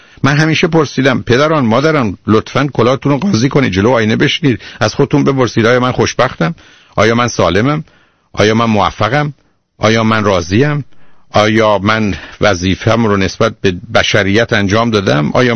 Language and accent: Persian; Iran; now in abroad; من تو ایران بزرگ شدم